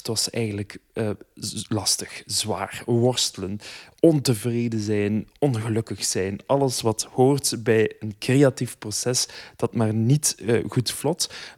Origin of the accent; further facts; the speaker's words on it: Ghent, Flanders, Belgium; uit Gent, 34 jaar.